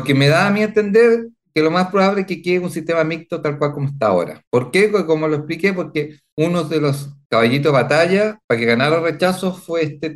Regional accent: Chile; como chileno

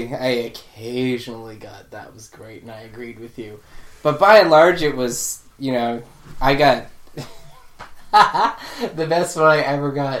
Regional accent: Canada; And we're Canadian.

